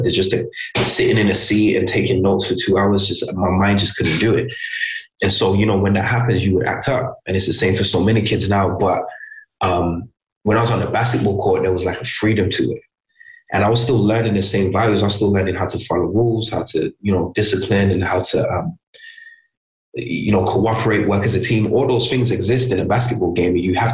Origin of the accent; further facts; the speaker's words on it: England, United Kingdom; It kind of made me hungrier, I think, growing up in England, because where I grew up, like, I didn't grow up in London. I went to theater school in London, but I grew up in, it's a small city. It's a very industrial city.